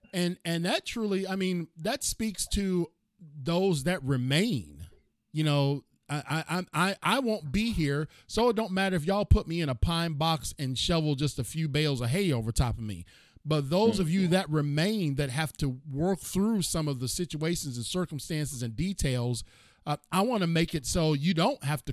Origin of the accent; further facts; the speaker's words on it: Cleveland, Ohio, United States; It's just growing up in Cleveland, funerals were always so sad.